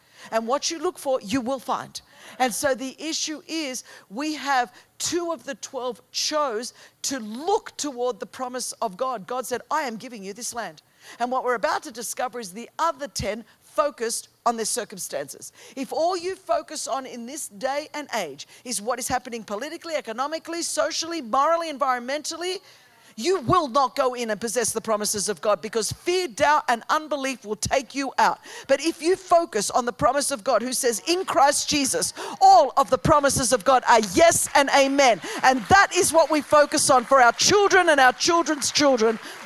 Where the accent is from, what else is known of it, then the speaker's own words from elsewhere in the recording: California, United States; Now, you're from Utah, so people are normal, but I'm from California, and everyone is cray-cray.